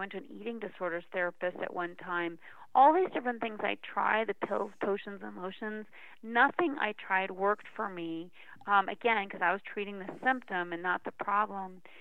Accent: Northeast, United States

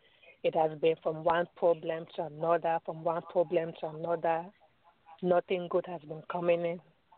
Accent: Cameroon; now in United States; I'm from Cameroon, but I'm based in U.S.

